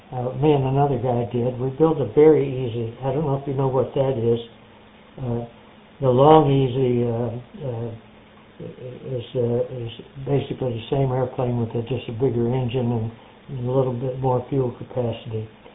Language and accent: English; Greenville, United States; now in Corona, United States; in Corona, California. … Where is your location? That's in the LA area. My hometown was Greenville. I left there in 1954. I went into the Air Force.